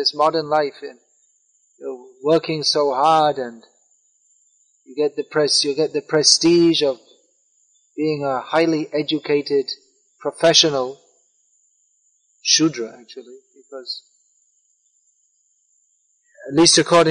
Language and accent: English; England, United Kingdom; I remember as a kid growing up in England